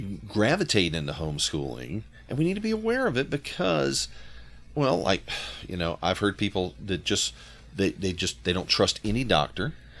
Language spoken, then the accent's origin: English; the South, United States; now in California, United States; we grew up in the South, you could choose 15 different flavors of Baptist churches. We moved to California, there were like three in the town where we lived.